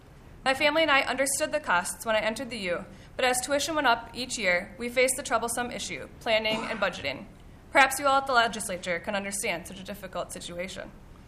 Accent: Willmar, Minnesota, United States; I am from Willmar. I'm a senior majoring in marketing at the University of Minnesota's Carlson School of Management

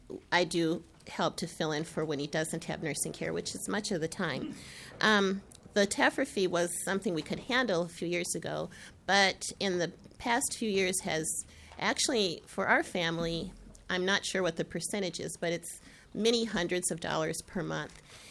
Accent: Eagan, Minnesota, United States; I'm from Eagan.

